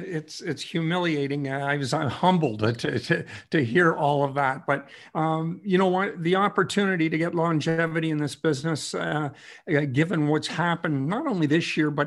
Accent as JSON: {"language": "English", "town": "Noranda", "region": "Quebec", "country": "Canada", "tie": "born or raised there", "said": "I was 10 years old when the Leafs won the Stanley Cup. I was growing up in Noranda, Quebec."}